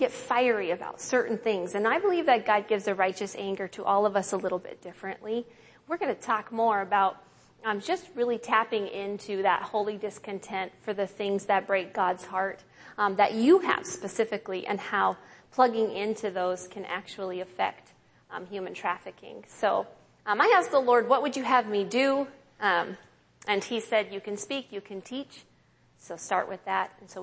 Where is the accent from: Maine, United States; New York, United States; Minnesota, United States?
Minnesota, United States; Minneapolis; We come from Minneapolis, but we sold our home in Minnesota.